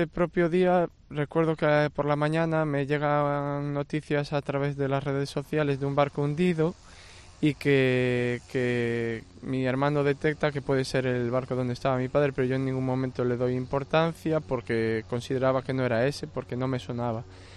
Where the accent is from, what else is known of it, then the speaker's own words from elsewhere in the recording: Meira, Galicia, Spain; esta es mi parroquia, yo soy de Meira y aquí, bueno, surgieron varios episodios en la vida de mi familia.